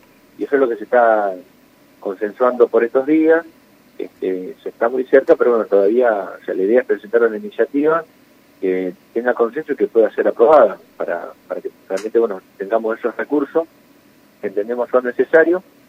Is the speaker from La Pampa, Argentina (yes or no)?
yes; La Pampa, Argentina; porque somos nosotros de La Pampa